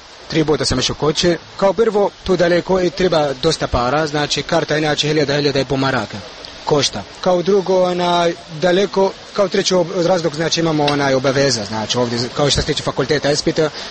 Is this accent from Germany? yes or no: no; Palestine